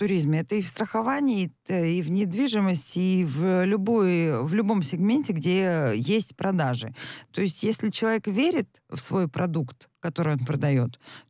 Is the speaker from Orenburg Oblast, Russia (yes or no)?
yes; Orenburg Oblast, Russia; Я родом из Оренбургской области, где очень много немцев, которые вернулись на свою историческую родину.